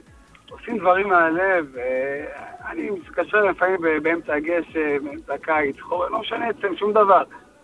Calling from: Central District, Israel; אני מאזור מרכז.

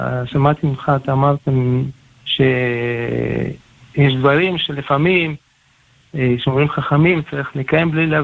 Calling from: Jerusalem, Jerusalem District, Israel

